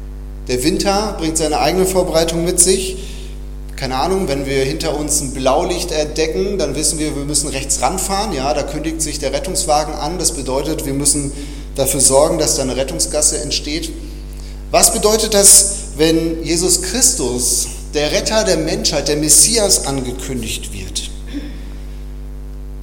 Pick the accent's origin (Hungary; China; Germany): Germany; Lünen, North Rhine-Westphalia; now in Gusternhain, Germany; Ich bin zum Beispiel groß geworden in der Nähe von Dortmund, in Lünen